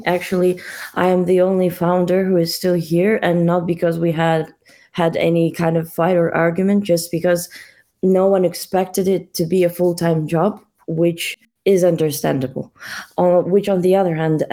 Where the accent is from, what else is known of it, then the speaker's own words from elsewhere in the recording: Russia; moved away; Ethiopian and Russian. So my mom is Russian and my father is Ethiopian. I was born and raised in Russia